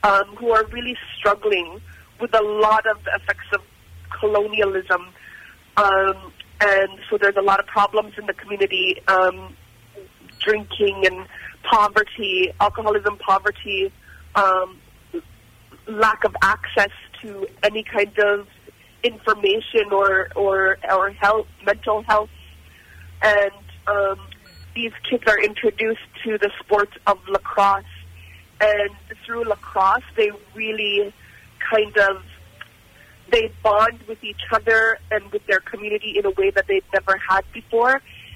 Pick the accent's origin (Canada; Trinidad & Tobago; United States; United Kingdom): Canada; Kugluktuk, Nunavut; I'm from Kogloktok, Nunavut, which is a tiny community of about 1,200, it's a village of about 1,200 people, Inuit, mainly Inuit